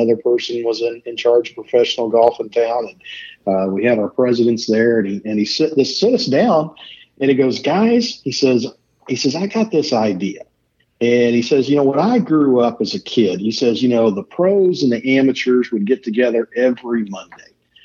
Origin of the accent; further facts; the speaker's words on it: Kansas City, Missouri, United States; I grew up in the Kansas City area, and Tom Watson was my hero.